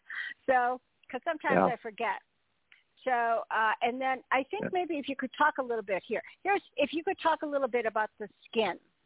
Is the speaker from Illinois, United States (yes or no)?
yes; Illinois, United States; because we're out west, you know, we're in Nevada, I find for myself, because I grew up in Illinois, so there's so much humidity there.